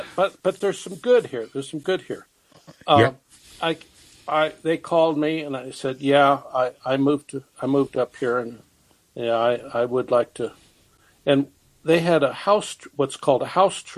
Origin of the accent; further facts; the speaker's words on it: Colorado, United States; I'm from Colorado. I'm native from Colorado.